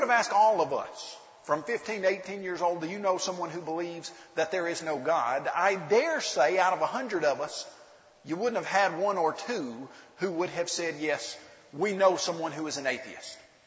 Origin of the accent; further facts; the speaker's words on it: Columbia, Tennessee, United States; I grew up in Columbia, Tennessee, just below Nashville.